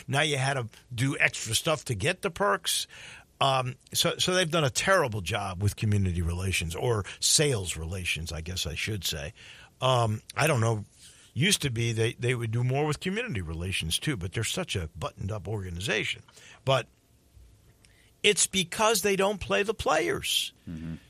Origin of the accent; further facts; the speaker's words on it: Midwest, United States; Now, I grew up in Big Ten country.